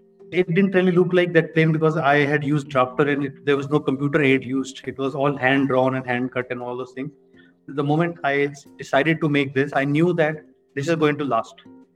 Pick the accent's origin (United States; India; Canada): India; Amritsar, Punjab; now in Bahrain; I'm 37 years old. I was born and brought up in Amritsar, Punjab, and spent most of my time in the northern part of India.